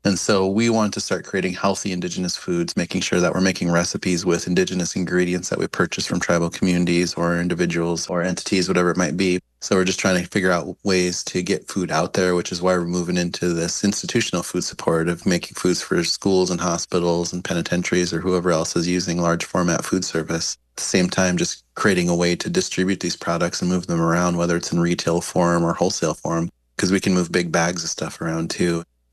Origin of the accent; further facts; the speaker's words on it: Pine Ridge, South Dakota, United States; especially, you know, in places like where I grew up on Pine Ridge, where we just have, you know, we're dotted with a few gas stations